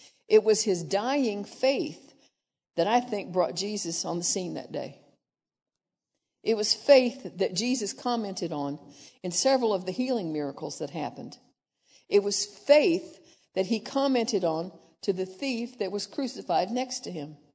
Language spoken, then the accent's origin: English; Indiana, United States; he was also born in my home state of Indiana, yay